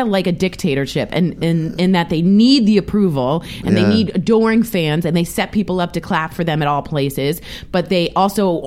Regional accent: Washington, District of Columbia, United States; And in D.C., I'm from Washington, D.C., nothing gets put out and done very quickly.

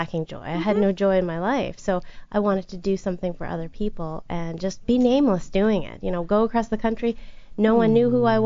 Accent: Canada; Yeah, so I'm a Canadian.

